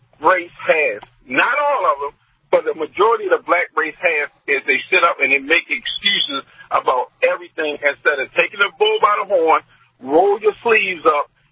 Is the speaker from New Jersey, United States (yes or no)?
no; Queens, New York, United States; You know, where I came from, we came from the Queens Projects, and we came from the concrete ghetto, Jackson Heights. Anyone knows anything about New York, you already know what Jackson Heights is.